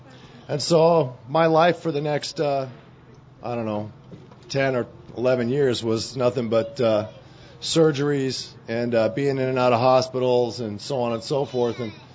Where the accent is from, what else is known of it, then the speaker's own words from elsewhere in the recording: California, United States; I grew up out in California in L.A. County in the San Fernando Valley.